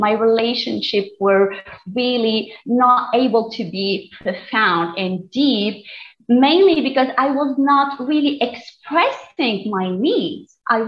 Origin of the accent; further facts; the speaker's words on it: Tunisia; first language Tunisian Arabic; English is a second language; So my first language is my Tunisian dialect, which is kind of Arabic, Berber, and French. It's kind of a mixture.